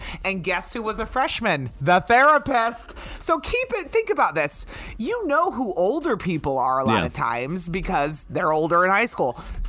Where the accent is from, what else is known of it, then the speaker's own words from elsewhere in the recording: Oak Creek, Wisconsin, United States; And so I told her, well, I grew up in Oak Creek.